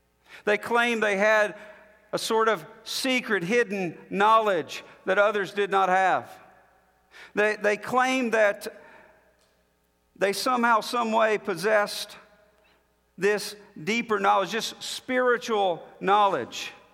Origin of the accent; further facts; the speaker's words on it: Alabama, United States; If you're from where I grew up in Alabama